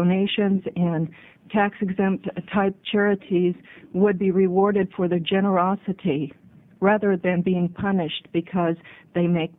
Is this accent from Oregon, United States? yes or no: yes; Lake Oswego, Oregon, United States; from Lake Oswego.